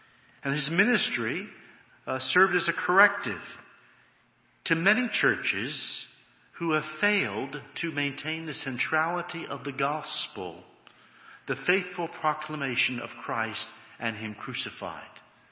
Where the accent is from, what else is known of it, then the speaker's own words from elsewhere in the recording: United States; It's not just that I'm a city slicker, and therefore I might be able to relate to city slickers, but I'm an American.